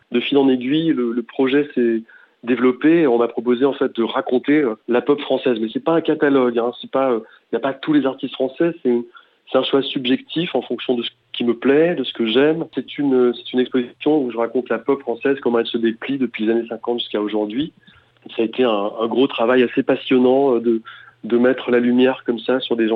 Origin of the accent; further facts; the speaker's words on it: Brittany, France; peut-être parce que c'est aussi en face de la Bretagne et que j'ai grandi en Bretagne.